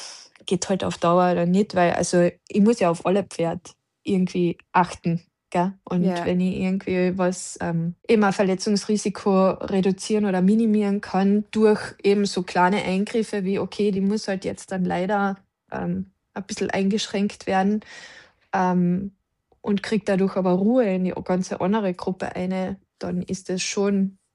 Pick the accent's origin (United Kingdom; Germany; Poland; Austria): Austria; Carinthia; Bei uns in Kärnten sagt man sonst schon auch